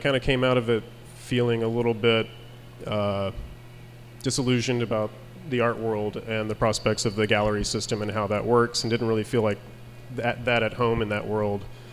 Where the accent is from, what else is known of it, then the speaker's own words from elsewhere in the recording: Texas, United States; So I grew up in Texas and had none of that.